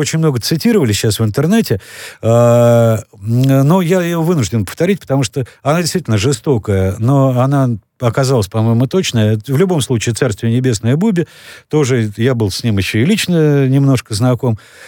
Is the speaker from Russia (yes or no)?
yes; Moscow, Russia; also born or lived in Ural; Я казак. По маме для меня это вот так получилось. Для меня это воспитание в казачьей станице на Урале, для коренного москвича в Яицкой станице, это было, ну, важно очень.